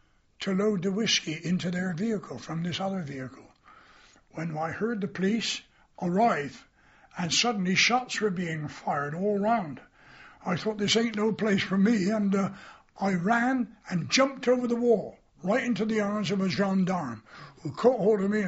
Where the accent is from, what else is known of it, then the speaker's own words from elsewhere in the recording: England, United Kingdom; So I said